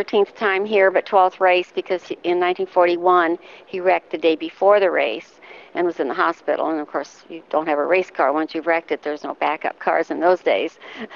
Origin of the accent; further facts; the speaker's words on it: Iowa, United States; I'm from Iowa. Still have family there.